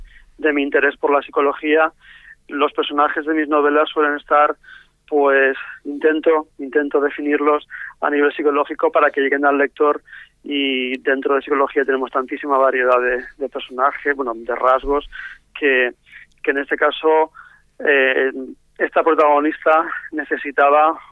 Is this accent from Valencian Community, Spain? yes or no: yes; Valencia, Valencian Community, Spain; Soy de Valencia y decidí coger el escenario de Valencia